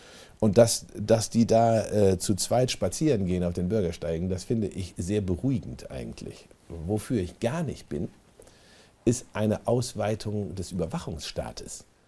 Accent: Bremen, Germany; in meiner Heimatstadt Bremen

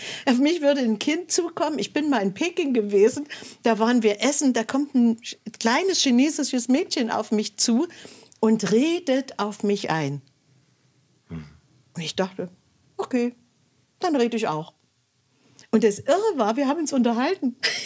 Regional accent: Saxony, Germany; now in Potsdam, Germany; ich komme ja aus Sachsen, also aus dem Vogtland

